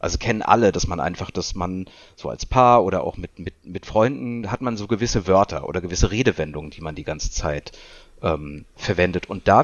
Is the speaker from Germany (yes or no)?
yes; Germany; wir als Deutsche